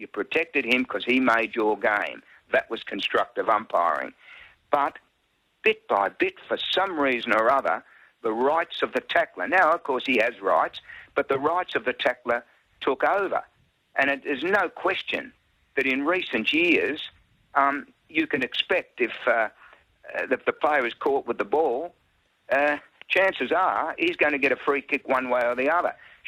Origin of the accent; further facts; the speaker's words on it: Geelong, Victoria, Australia; I grew up in Geelong